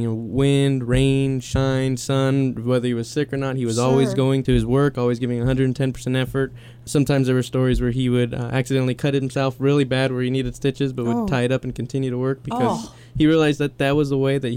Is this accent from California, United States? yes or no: yes; San Jose, California, United States; also born or lived in Patterson; Well, I was born in East San Jose, and I lived there for about 10 years. And then my parents decided to move out of Patterson from that point, or to Patterson.